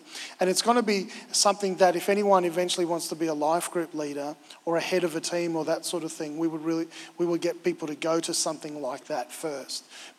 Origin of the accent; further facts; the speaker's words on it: Victoria, Australia; I grew up in Victoria. In Victoria, you work or go to school all the way up to like December 22nd.